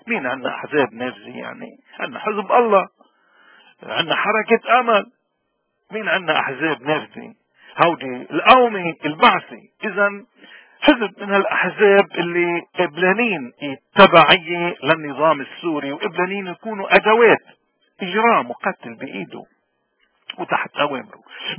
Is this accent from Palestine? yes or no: no; Lebanon; ووضعنا بلبنان